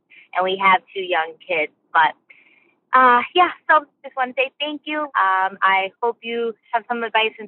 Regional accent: Boston, Massachusetts, United States; My husband and I, we daydream constantly about moving either somewhere south, we're from the Boston area, or going to Texas or somewhere warmer.

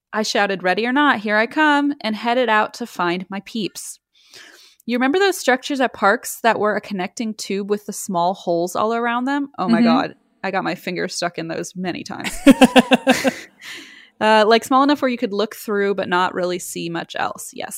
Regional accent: Iowa, United States; I was born and raised in Iowa, and most of my family lives in Iowa, too.

